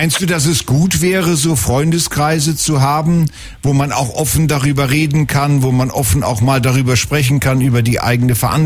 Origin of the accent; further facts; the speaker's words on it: Emsbüren, Lower Saxony, Germany; Ich bin bei Lingen nämlich groß geworden, das gehört auch zum Emsland in Emsbüren.